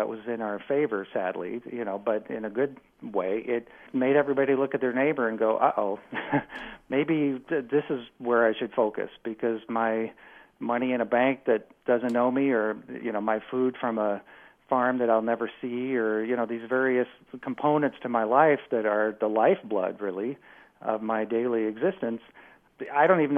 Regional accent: Omaha, Nebraska, United States; I grew up in Omaha and I walked to public school and I had the same English teacher my mother had

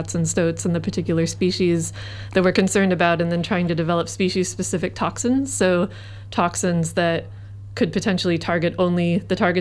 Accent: United States; now in New Zealand; as an American and a relatively recent transplant to New Zealand

